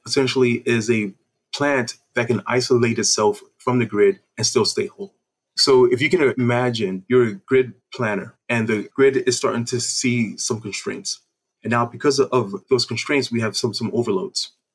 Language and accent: English; New York City, New York, United States; I come from New York City